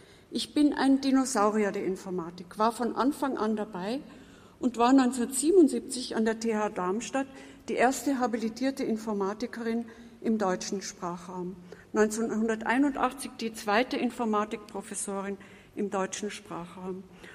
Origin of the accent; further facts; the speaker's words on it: Austria; Vorab, ich bin Österreicherin und das werden Sie noch merken.